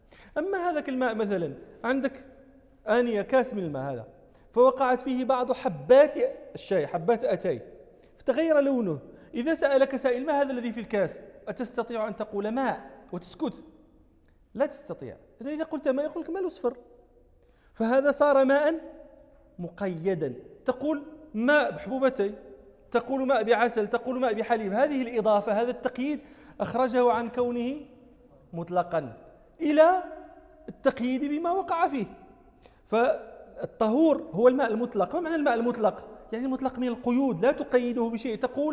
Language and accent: Arabic; Morocco; مثاله عندنا في المغرب